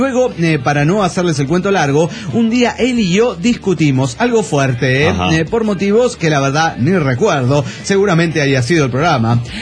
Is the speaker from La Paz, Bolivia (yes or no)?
no; Oruro, Bolivia; de Oruro.